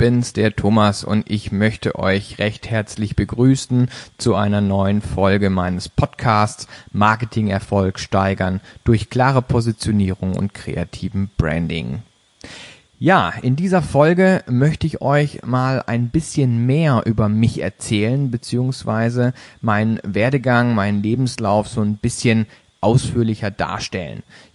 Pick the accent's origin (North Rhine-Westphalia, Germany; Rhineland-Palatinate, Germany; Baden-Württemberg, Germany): Baden-Württemberg, Germany; Baden-Baden; born there; geboren 31.01.1985 in Baden-Baden, einem kleinen Dorf in der Nähe von Baden-Baden, und zwar komme ich also somit aus dem Süden Deutschlands.